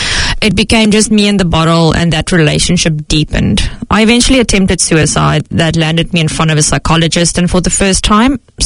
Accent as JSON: {"language": "English", "town": "Cape Town", "region": "Western Cape", "country": "South Africa", "tie": "born there", "said": "I was born in Cape Town, South Africa, into a family that looked good from the outside, but was a bit chaotic on the inside."}